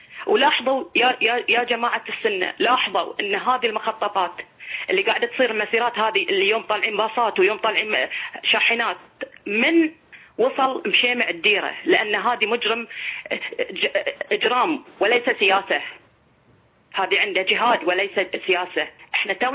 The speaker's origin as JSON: {"language": "Arabic", "country": "Bahrain", "said": "أنا وحدة بحرينية أدافع عن وطني بكل دم قطرة دم فيني"}